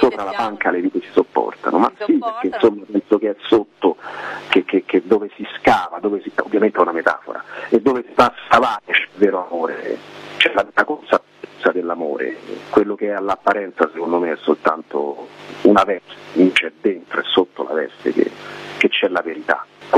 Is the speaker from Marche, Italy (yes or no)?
no; Roviano, Lazio, Italy; io dovete sapere che non sono di Roma, io vengo da un paesino ad est da Roma, a una cinquantina di chilometri da Roma, un paesino che si chiama Roviano, di 1500 persone